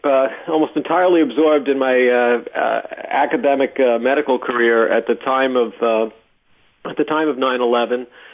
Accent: New York, United States; now in Rhode Island, United States; We grew up in New York originally and emigrated. We did our residencies up in Rhode Island and wound up staying here.

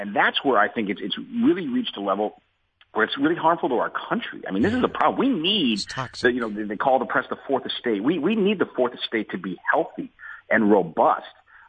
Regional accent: Chicago, Illinois, United States; But I live in Chicago, so it's not just my hometown growing up. I live in Chicago now.

